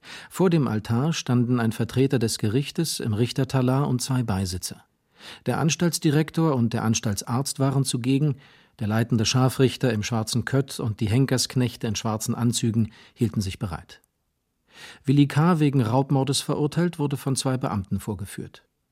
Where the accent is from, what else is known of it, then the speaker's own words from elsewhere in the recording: Brauchitschdorf, Lower Silesian Voivodeship, Poland; Ich bin auf dem Lande aufgewachsen. Mein Vater war Pastor in Brauchitschdorf in Schlesien, einem Heidedorf von 600 Einwohnern.